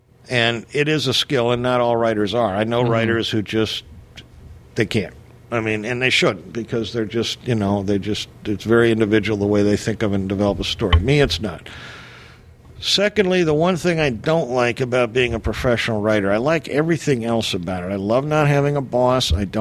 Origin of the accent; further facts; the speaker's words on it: California, United States; I grew up in Southern California.